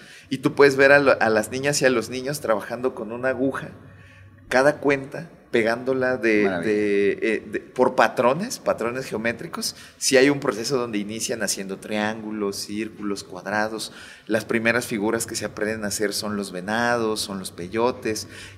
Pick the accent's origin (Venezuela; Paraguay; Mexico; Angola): Mexico; esta cultura, esta tradición que desde hace cientos de años en nuestro territorio forma parte de nuestra identidad cultural como personas mexicanas.